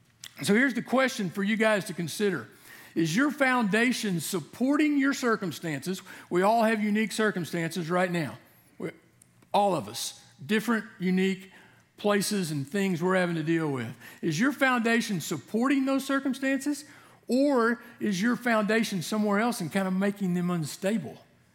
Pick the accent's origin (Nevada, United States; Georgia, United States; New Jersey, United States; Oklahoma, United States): Oklahoma, United States; Jenks; I grew up in Jinx, Oklahoma. Was there from like the age 5 to 18 until I left for college.